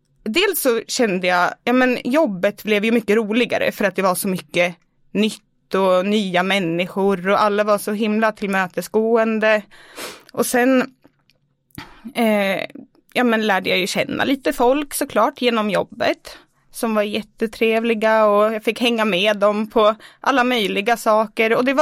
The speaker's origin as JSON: {"language": "Swedish", "town": "Stockholm", "region": "Stockholm County", "country": "Sweden", "moved": "as an adult", "lives_now": "Östersund, Sweden", "said": "Jag är från Stockholm. Flyttade till Östersund för 6 år sedan. Så jag bodde alltså i Stockholm i 23 år."}